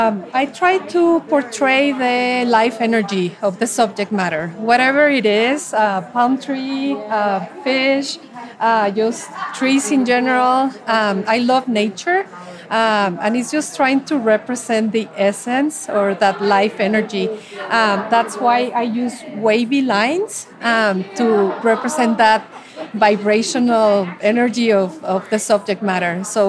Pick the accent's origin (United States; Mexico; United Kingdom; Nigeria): Mexico; Mexico City; I'm also from Mexico City. I was born in Mexico City, so I think that's part of my heritage, the bright coloring and such.